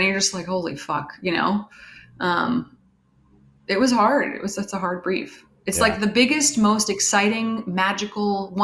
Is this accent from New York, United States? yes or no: yes; New York City, New York, United States; also born or lived in Portland; I grew up in New York City. I lived in Portland for a long time. I went to college here.